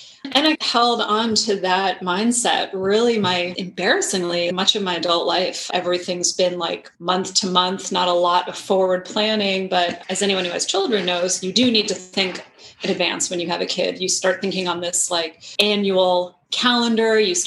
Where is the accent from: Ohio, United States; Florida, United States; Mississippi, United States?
Ohio, United States; born there; also born or lived in New York; I was born in Ohio. I'm technically a Midwestern girl and moved progressively east because of my dad's work and went to school in New York